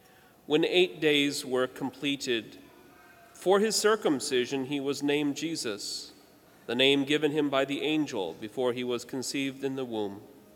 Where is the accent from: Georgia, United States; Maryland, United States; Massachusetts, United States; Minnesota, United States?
Georgia, United States; also born or lived in North Carolina; I grew up in the South, Georgia and North Carolina, and we Catholics, we were in the minority down there